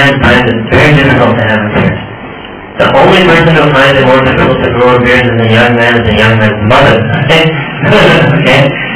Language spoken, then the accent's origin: English; New York City, New York, United States; I grew up in New York City with, you know, some people in America.